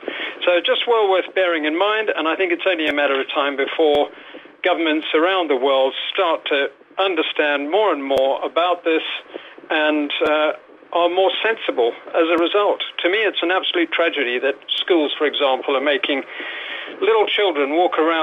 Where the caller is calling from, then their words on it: Spain; from Fuencarello.